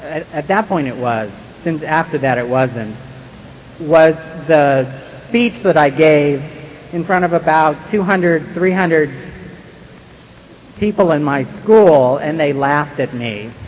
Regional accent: San Francisco, California, United States; and I grew up in San Francisco where I still live and where I used and where I got clean.

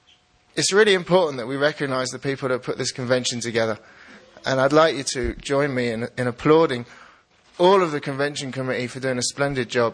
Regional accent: London, United Kingdom; I'm an addict from London, England.

